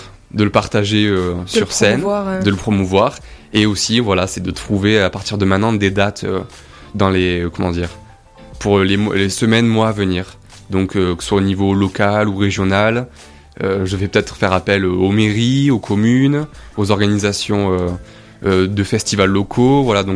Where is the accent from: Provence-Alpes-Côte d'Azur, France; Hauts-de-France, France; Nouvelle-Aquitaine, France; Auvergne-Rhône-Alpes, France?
Provence-Alpes-Côte d'Azur, France; Riance; Je viens de Riance, du Var.